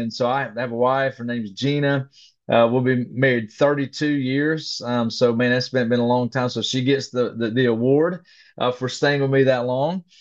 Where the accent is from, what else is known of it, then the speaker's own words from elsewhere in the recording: Gainesville, Georgia, United States; I grew up in North Georgia, so I grew up in that Gainesville, that Oakwood area is where I grew up.